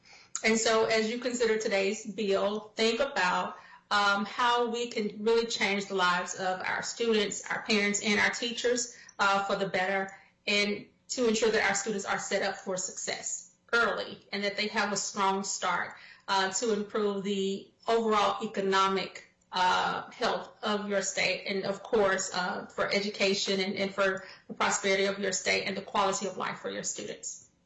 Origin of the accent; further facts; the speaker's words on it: Mississippi, United States; So my home state of Mississippi